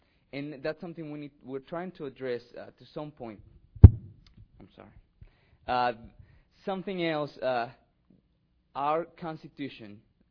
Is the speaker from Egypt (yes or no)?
no; Mexico City, Mexico; moved away as an adult; now in St. Louis, United States; I come from Mexico City. I came here 4.5 years ago for college. I went to medical school in Mexico for a year